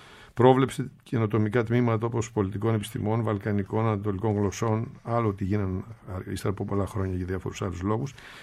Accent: Thessaloniki, Central Macedonia, Greece; Καλημέρα σας στην πατρίδα μου, τη Θεσσαλονίκη

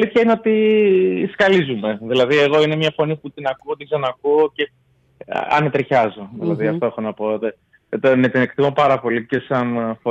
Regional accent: Ioannina, Epirus, Greece; Κατάγομαι από τα Γιάννα, έχω τελειώσει και το μουσικό στα Γιάννα

